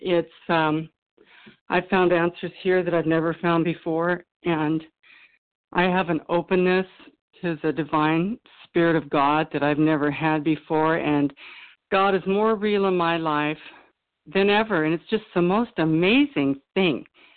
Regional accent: Loomis, California, United States; I'm from Loomis, California. It's Northern California.

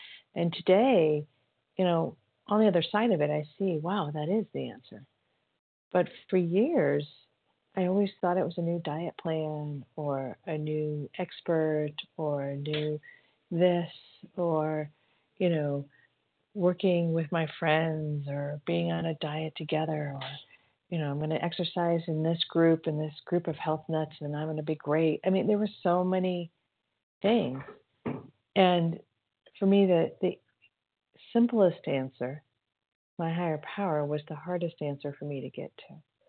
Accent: California, United States; I'm from California.

